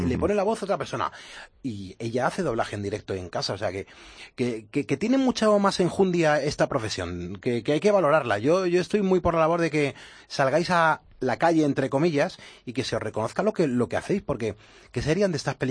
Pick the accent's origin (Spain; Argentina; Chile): Spain; Madrid, Community of Madrid; yo por lo menos que soy de Madrid y del Real Madrid